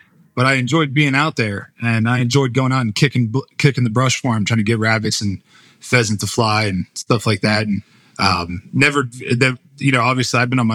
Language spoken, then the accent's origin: English; Ohio, United States; Yeah, so I grew up in Northeast Ohio, right there where West Virginia, Pennsylvania, and Ohio all meet.